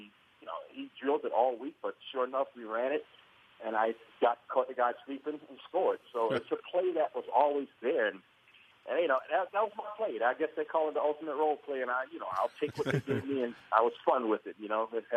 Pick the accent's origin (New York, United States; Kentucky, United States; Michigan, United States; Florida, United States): Florida, United States; I'm from Florida, and I had my family was able to come up and see the game.